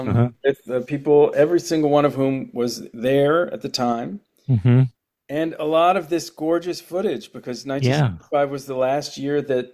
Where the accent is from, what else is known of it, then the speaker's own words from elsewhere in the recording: New York, United States; well, I'm a New Yorker, and so it was hard for me to tell the story without being kind of to have a little flair